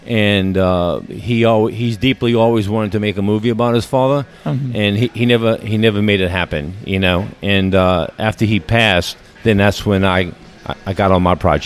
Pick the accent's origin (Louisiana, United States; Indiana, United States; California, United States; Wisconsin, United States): Louisiana, United States; New Orleans; also born or lived in Metairie; I grew up here in New Orleans. I grew up on the West Bank in the 60s, early 70s, and then moved to Metairie. And then I've lived all over.